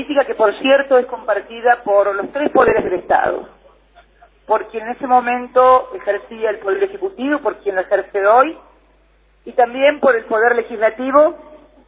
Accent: Argentina; no como argentina, sino como ciudadana del mundo, como ciudadana universal, una vergüenza porque no había respuesta por parte de mi país para esa pregunta

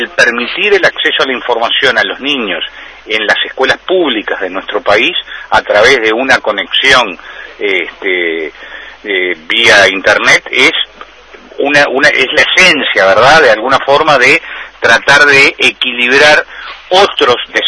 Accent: Uruguay; somos todos los uruguayos

